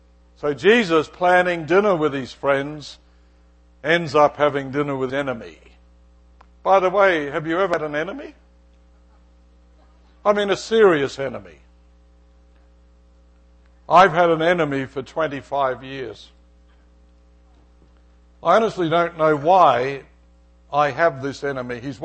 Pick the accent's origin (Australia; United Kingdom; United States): Australia; You know, I'm an Australian. We're a straight shooters